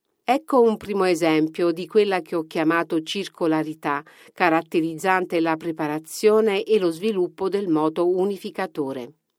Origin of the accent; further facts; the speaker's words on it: Naples, Campania, Italy; Non so quanto se ne vantino coloro che, a differenza di me, non sono napoletani, ma si sa che questa definizione di napoletani si è estesa a coprire quasi tutti i meridionali